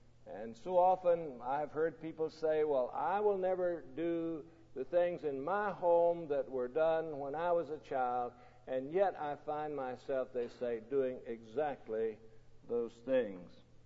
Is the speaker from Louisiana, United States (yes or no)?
no; Mississippi, United States; Now, down south where I was raised in Mississippi, on Mother's Day, everybody wears a rose on their dress or on their lapel on Mother's Day.